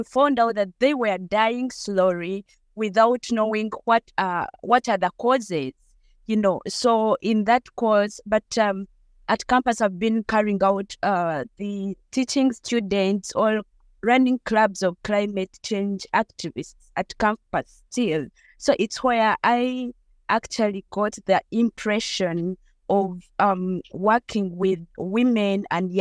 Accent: Uganda; I come from Uganda. I'm an accountant by profession.

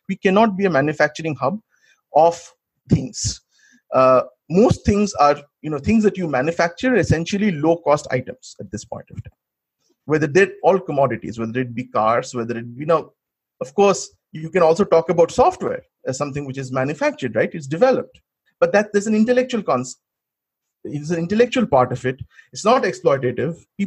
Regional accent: West Bengal, India; English is a second language; now in United States; You know, in India, we grew up thinking, because, you know, I was growing up in West Bengal, that America is all about exploitation of labor while Russia isn't.

